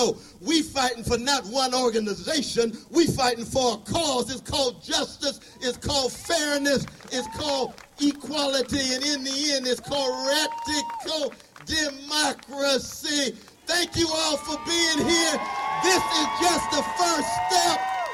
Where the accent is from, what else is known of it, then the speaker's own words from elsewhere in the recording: California, United States; even though I'm from California, I'm a West Coast brother